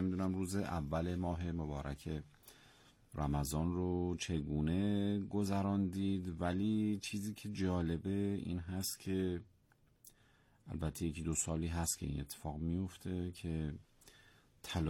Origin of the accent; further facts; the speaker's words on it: Iran; ما هم ایرانی هستیم هم مسلمان،